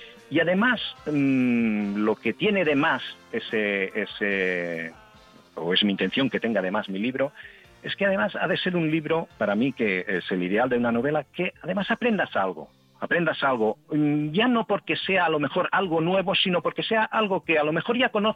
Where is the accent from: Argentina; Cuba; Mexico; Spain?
Spain; Badalona, Catalonia; also born or lived in Barcelona; Bueno, Barcelona, nacido en Barcelona, pero he vivido toda mi vida en Badalona, sí.